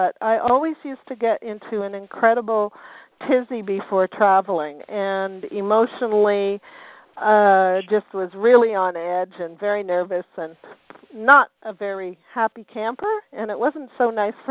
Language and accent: English; Canada; now in England; I moved to England from from Canada